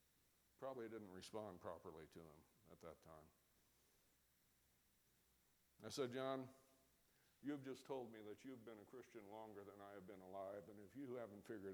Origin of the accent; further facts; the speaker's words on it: Germany; I grew up in Germany